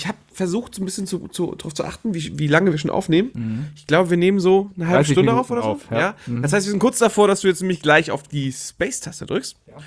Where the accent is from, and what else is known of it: Poland